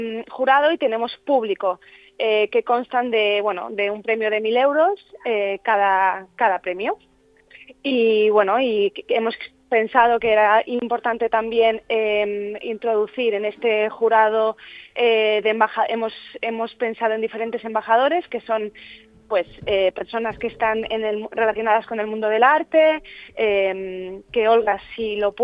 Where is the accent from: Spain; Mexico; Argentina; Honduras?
Spain; Formentera, Balearic Islands; yo pues soy de Formentera y que desde pequeña pues siempre decía, ¿no?